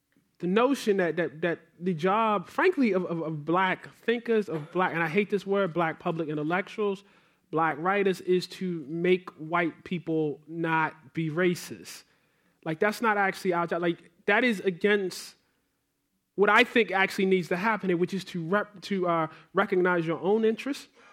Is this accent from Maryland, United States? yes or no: yes; Maryland, United States; I grew up in Tioga Park, where across the street from Mondawmin Mall.